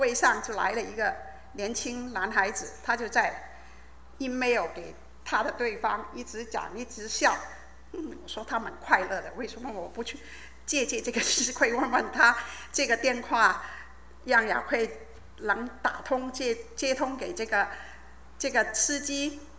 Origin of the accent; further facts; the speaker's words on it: Guangdong, China; 就是我是一个广东人，对于麻辣来说，我真的不是很害怕，也不知道什么叫麻辣。